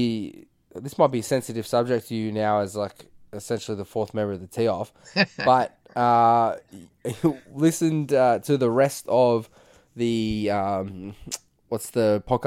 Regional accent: Chelsea, Victoria, Australia; I grew up in Chelsea, and there all my mates moved sort of like 20 minutes further away to Frankston

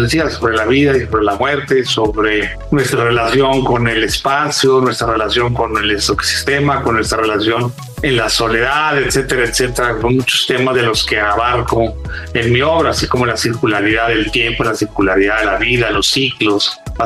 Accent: Monclova, Coahuila, Mexico; now in Saltillo, Mexico; Sí, soy originario de Monclova, pero vivo en Saltillo

